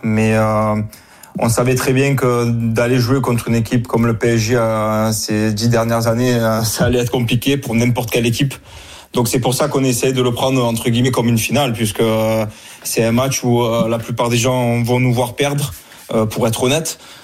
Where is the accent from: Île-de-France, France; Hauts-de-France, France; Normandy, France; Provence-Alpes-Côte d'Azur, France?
Provence-Alpes-Côte d'Azur, France; Marseille; En tant que Marseillais, en plus, je l'avais annoncé la veille à un ami à moi.